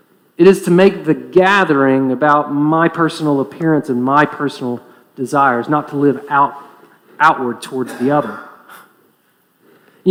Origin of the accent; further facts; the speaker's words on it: Knoxville, Tennessee, United States; I'm a son of Knoxville. Gladly, I mean, proudly so. And by the way, I'm not only from Knoxville, I'm from Fountain City, and don't you forget it.